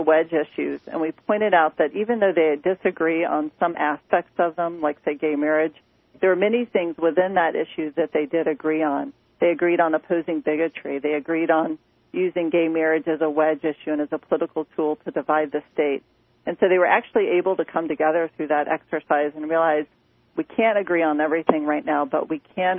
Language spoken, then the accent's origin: English; Atlanta, Georgia, United States; I grew up in Atlanta, and I had many conservative family members and friends, and that's my touchstone.